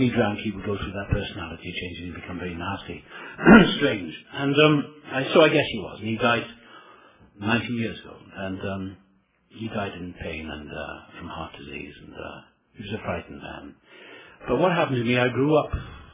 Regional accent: Wales, United Kingdom; born there; I was born in South Wales.

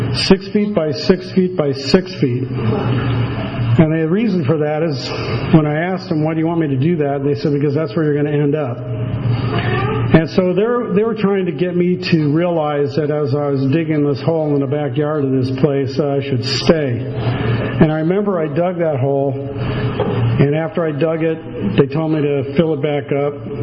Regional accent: Chicago, Illinois, United States; I grew up in Chicago.

